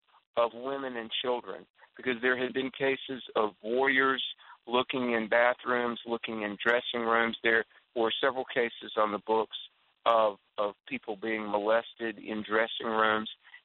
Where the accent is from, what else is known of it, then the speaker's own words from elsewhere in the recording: North Carolina, United States; Now, Bill, in my home state of North Carolina, it's a sad day